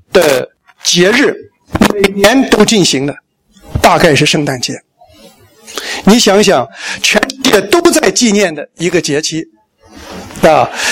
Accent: Taiwan; 尤其咱们台湾人啊

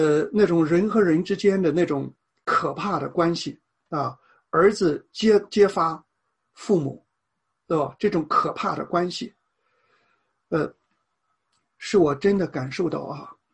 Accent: China; 作为一个中国人，作为一个华人

